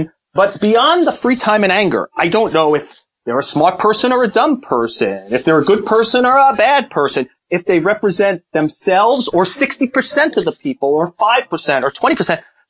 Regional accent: Brooklyn, New York, United States; my brother, we grew up in Brooklyn

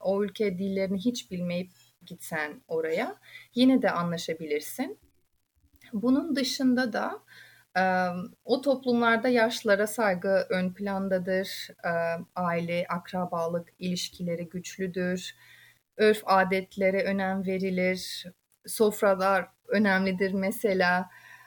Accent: Kyrgyzstan; born there; Turkish is a second language; Kırgızistan'da doğdum ama milletim Özbek. Özbek kültüründe, örf adetinde büyüdüm.

